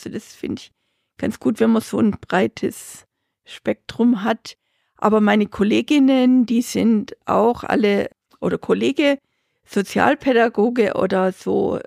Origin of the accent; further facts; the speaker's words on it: Germany; Da sind wir Deutsche ja eher ein bisschen zurückhaltend.